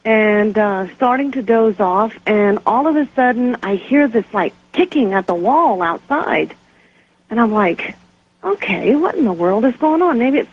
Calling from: Brighton, Colorado, United States; And I'm calling from Brighton, Colorado.

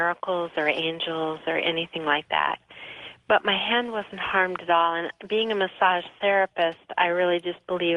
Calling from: Phoenix, Arizona, United States; I'm from Phoenix, Arizona.

